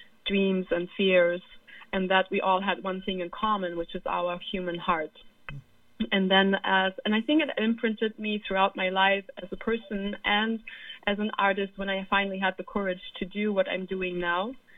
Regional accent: Nigeria; also born or lived in Germany; I was born in Germany, and I grew up in West Africa, Nigeria.

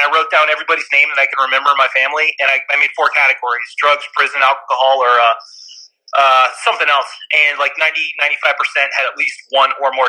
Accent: Humboldt County, California, United States; Because I grew up in Humboldt County. It's the pot capital of the nation.

